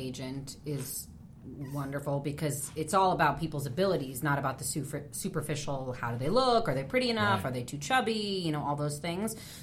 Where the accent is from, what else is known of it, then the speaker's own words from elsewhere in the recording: New York City, New York, United States; Well, I'm from New York, a city born and raised